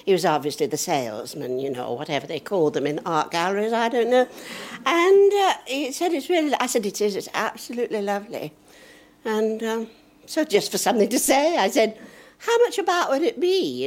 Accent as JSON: {"language": "English", "town": "Oldham", "region": "North West England", "country": "United Kingdom", "tie": "born or raised there", "also_born_or_lived": "Parbold", "said": "Well, I was born in Parbold, that's near Wigan, and I was brought up when I was a little girl, I was age 2, went to Oldham, stayed there until 20, I was."}